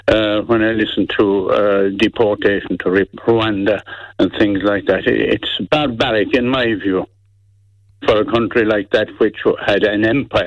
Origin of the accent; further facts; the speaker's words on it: Ireland; You know, we get local when we have to get local, but it doesn't undermine who we are as Irish people.